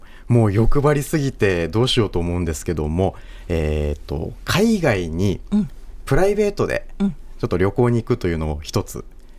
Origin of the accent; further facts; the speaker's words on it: Nagasaki, Japan; moved away as an adult; 出身は長崎県でして、高校までは長崎で、その後大学で、関東の方に出まして